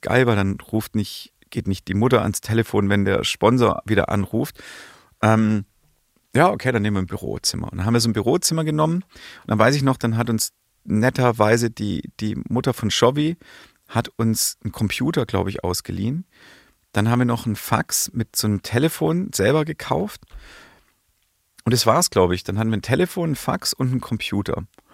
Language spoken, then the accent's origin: German; Stuttgart, Baden-Württemberg, Germany